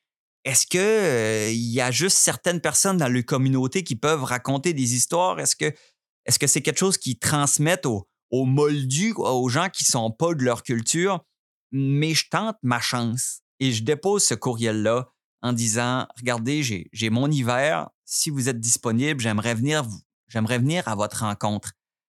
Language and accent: French; Quebec, Canada; le compteur québécois. Je vous avais écrit un courriel cet automne.